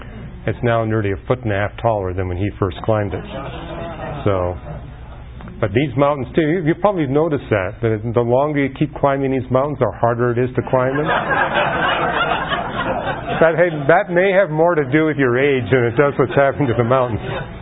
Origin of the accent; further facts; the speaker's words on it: Canada; now in United States; it's amazing to me as a Canadian, there's more people living in California than there is in the entire country of Canada.